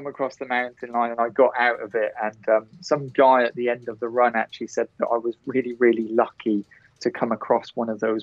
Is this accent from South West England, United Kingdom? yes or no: yes; Gloucester, South West England, United Kingdom; I'm from Gloucester in England, right? We don't have mountain lions.